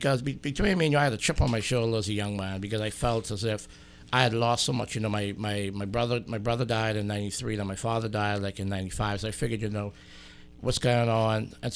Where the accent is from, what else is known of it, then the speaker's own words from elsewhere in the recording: Bahamas; growing up in the Bahamas in the 80s and 90s, we went through a transition